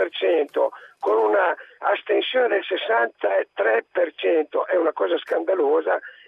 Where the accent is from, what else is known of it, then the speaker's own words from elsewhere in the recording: Emilia-Romagna, Italy; io vengo dall'Emilia Romagna